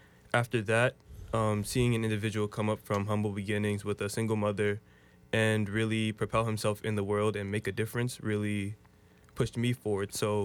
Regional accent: Jamaica, Queens, New York, United States; also born or lived in Baltimore, United States; I grew up in, for the most part, Jamaica, Queens, other than this little gap in my life between first and fifth grade where I lived in Baltimore, Maryland.

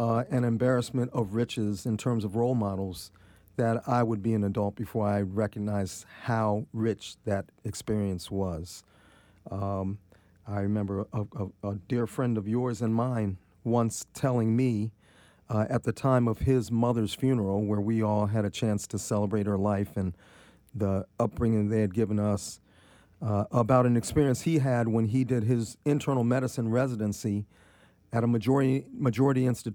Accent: Washington, District of Columbia, United States; I was born in Freedman's Hospital, the same building where Howard's radio and television station are.

